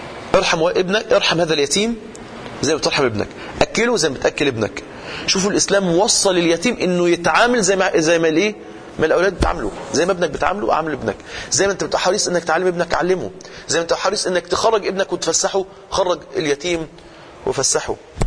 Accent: Mansoura, Dakahlia, Egypt; عندنا في المنصورة

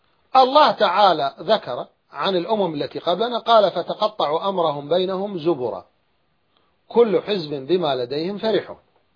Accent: Iraq; أنا مثلا كعراقي، أنا مشكلتي الأكبر في العراق

